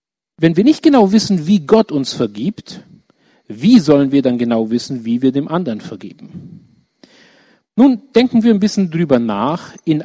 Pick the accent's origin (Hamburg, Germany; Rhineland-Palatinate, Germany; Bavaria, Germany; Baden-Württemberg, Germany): Bavaria, Germany; Nuremberg; ich bin 35 Jahre alt, ich komme aus Nürnberg, ich wohne in Nürnberg.